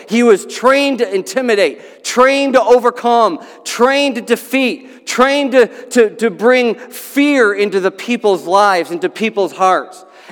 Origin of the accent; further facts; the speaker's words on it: Philadelphia, Pennsylvania, United States; But I come from the Philadelphia area, and one of the teammates that's on the Philadelphia 76ers, his name's Joel Embiid.